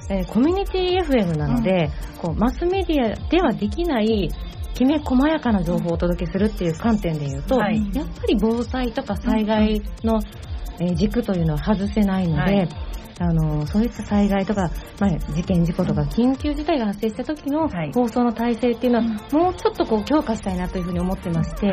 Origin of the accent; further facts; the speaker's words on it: Hiroshima, Japan; まあ当時広島出身なので広島で就職をするかななんて思うと、やっぱそこではそういった仕事ってほとんどないので、